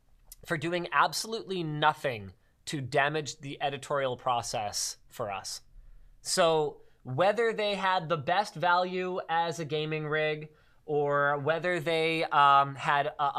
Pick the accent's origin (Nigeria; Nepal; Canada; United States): Canada; because we're Canadian and they're all American